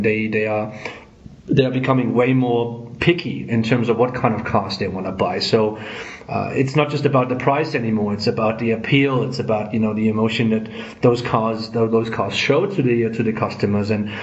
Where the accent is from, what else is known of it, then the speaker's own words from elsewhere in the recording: Germany; obviously I'm from Germany